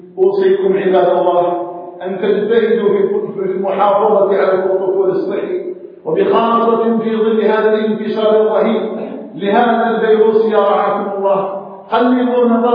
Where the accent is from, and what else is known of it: Algeria